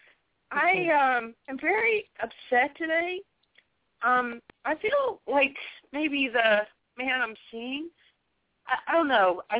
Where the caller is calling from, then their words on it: Louisiana, United States; I'm calling from Louisiana.